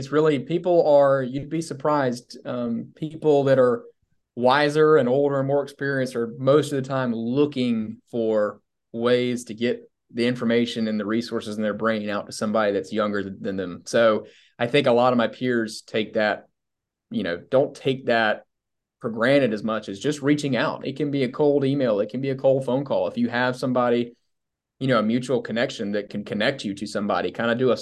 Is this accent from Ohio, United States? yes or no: no; Sumter, South Carolina, United States; I grew up in Sumter, South Carolina. So my point earlier about being kind of a kid from a small town in South Carolina, it's a small town and in the middle part of the state